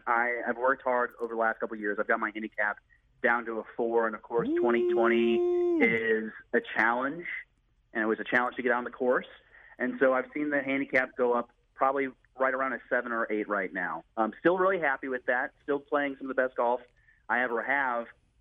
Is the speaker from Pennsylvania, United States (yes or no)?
no; St. Louis, Missouri, United States; I played high school. I grew up born and raised in St. Louis. I played at Chaminade.